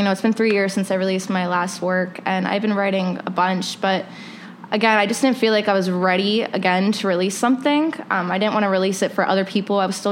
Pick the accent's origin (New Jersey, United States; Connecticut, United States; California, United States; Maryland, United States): Maryland, United States; anytime I'd go home to visit my family in Maryland, I was trying to record.